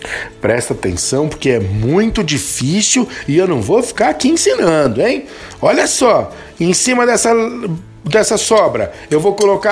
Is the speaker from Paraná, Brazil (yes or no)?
no; São Paulo, Brazil; Eu sou paulista, né?